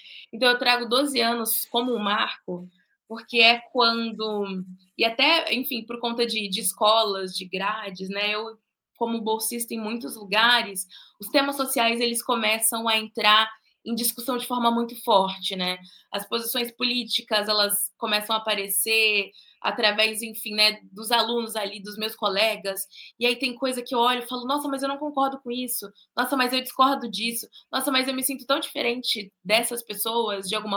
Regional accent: Rio de Janeiro, Brazil; now in São Paulo, Brazil; hoje eu moro em São Paulo, mas eu sou carioca de nascença, então nasci no Rio de Janeiro, morei em muitos lugares

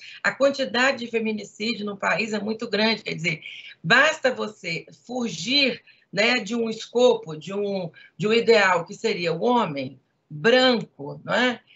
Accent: Vitória, Espírito Santo, Brazil; now in Rio de Janeiro, Brazil; eu tenho um pé no Espírito Santo e um no Rio. Eu sou capixaba, sou de Vitória.

